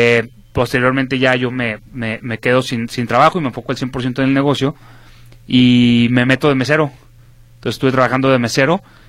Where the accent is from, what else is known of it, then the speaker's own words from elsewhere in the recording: Guadalajara, Jalisco, Mexico; sí, soy original aquí de Guadalajara, Jalisco.